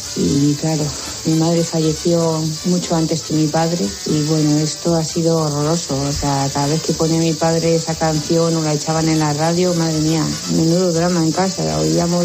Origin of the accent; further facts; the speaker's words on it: Jerez de la Frontera, Andalusia, Spain; Nosotros somos oriundos de Jerez.